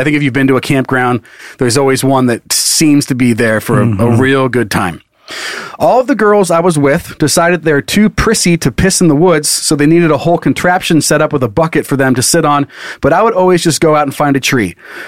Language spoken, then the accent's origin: English; Midwest, United States; I'm from the Midwest, and we take float trips and camping trips very seriously.